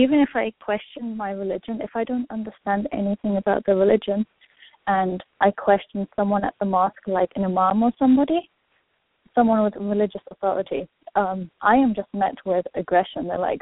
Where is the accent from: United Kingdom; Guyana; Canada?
United Kingdom; Okay, basically, I'm a British Muslim, like you said.